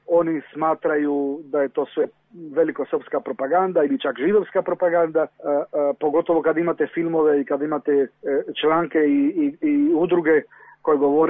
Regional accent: Argentina; Ja sam bio lijevo orijentiran Argentinac, ali kao Hrvat sam bio fašist.

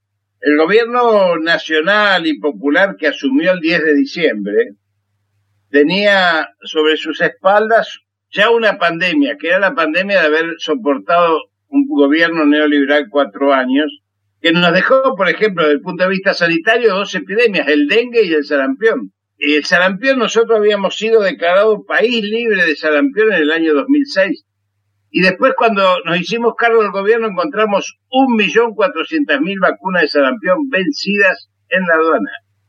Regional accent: Argentina; Todo esto hace que en mi país, en la Argentina

